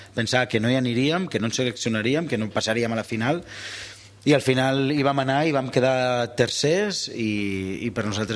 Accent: Catalonia, Spain; Pots negociar-ho com a català o mediterranis

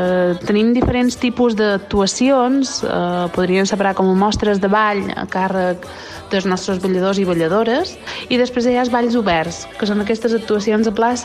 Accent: Artà, Balearic Islands, Spain; Nosaltres som d'Artà, del Llevant de Mallorca, i el Llevant de Mallorca és la cuna de les mateixes.

